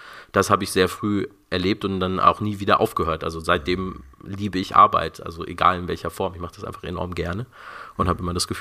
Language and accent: German; Frankfurt, Hesse, Germany; in Frankfurt, wo ich groß geworden bin.